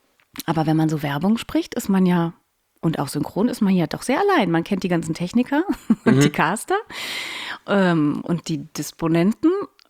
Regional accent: North Rhine-Westphalia, Germany; dass ich komme aus dem Ruhrpott

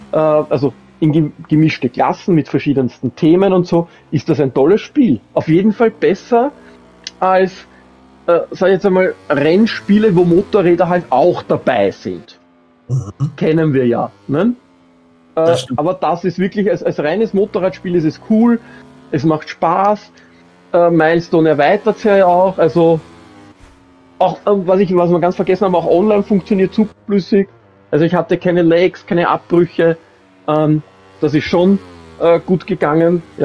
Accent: Austria; Stört mich als Österreicher nicht, ja.

